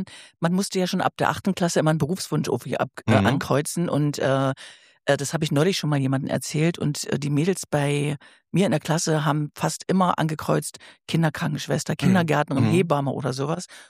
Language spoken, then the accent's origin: German; Stendal, Saxony-Anhalt, Germany; moved away as an adult; Ich bin in Stendal geboren. Mhm. Also Stendal bei Magdeburg, früher noch Kreis Stendal, Bezirk Magdeburg. Und da habe ich auch 18 Jahre lang gelebt, bis ich dann zum Studium nach Weimar gegangen bin.